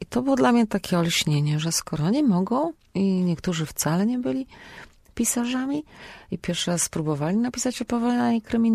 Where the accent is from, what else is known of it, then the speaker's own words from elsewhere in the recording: Siedlce, Masovian Voivodeship, Poland; now in Poznań, Poland; ponieważ ja pochodzę z Siedlec, przyjechałam do Poznania i to jest tak mniej więcej 4,5 do 5 godzin pociągiem.